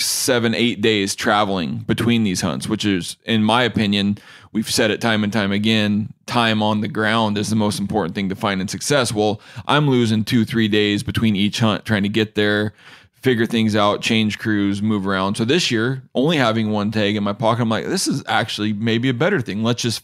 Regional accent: Washington, United States; I haven't hunted my home state of Washington for elk.

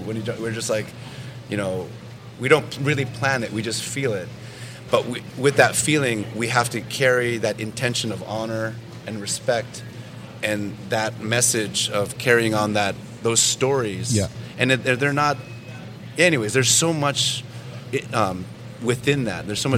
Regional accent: Alaska, United States; we were raised in Yupik country, you know, with these afros and like, you know, like very different

